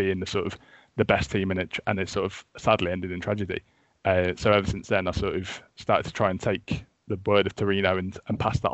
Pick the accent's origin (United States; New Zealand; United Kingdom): United Kingdom; England; I always loved Italian football when I was a child growing up in England